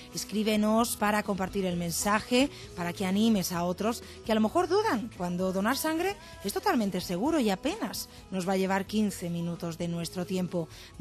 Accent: Madrid, Community of Madrid, Spain

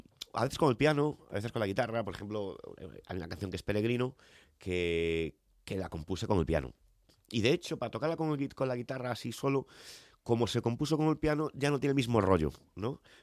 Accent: Vigo, Galicia, Spain; now in Alicante, Spain; Yo soy de Vigo, pero vivo en Alicante.

